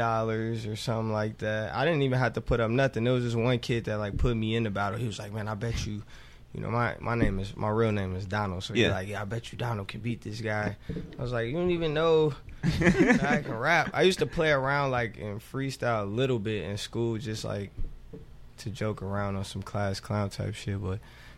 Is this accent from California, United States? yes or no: no; Chicago, Illinois, United States; the simple fact that, you know, coming from Chicago, we all about the hardware, man. Being, like, growing up in the Jordan era, seeing him win 6 championships